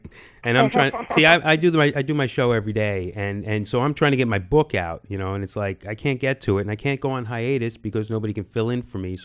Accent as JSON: {"language": "English", "town": "New York City", "region": "New York", "country": "United States", "tie": "born or raised there", "said": "I mean, I grew up in New York City."}